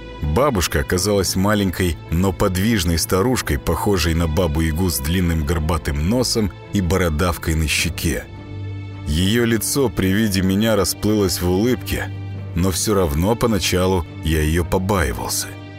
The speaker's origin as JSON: {"language": "Russian", "town": "Yekaterinburg", "region": "Sverdlovsk Oblast", "country": "Russia", "tie": "born there", "said": "Я родился в Свердловске во второй половине 80-х годов, в разгар перестройки."}